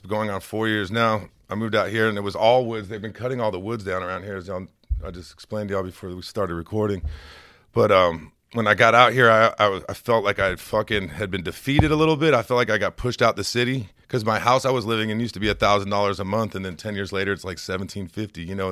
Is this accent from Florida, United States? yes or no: yes; Florida, United States; I came from South Florida in the Everglades, over in Naples, Immokalee area, Golden Gate, Fort Myers.